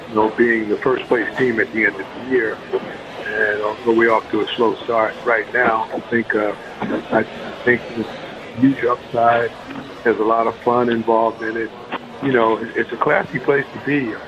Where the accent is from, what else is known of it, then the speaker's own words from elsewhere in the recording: Long Island, New York, United States; Growing up in Long Island, I mean, there were a couple racetracks in the vicinity, but I kind of followed NASCAR a little closer.